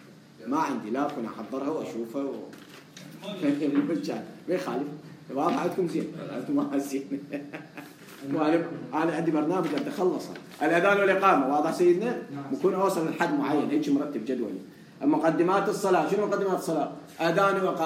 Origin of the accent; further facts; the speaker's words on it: Najaf, Najaf Governorate, Iraq; أنا من النجف